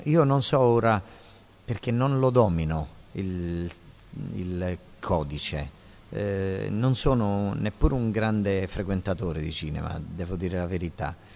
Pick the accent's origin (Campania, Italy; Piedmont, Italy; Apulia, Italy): Apulia, Italy; Il diritto di poggiare i piedi sul suolo della mia terra non dovrebbe essere negato a nessuno. E in Capitanata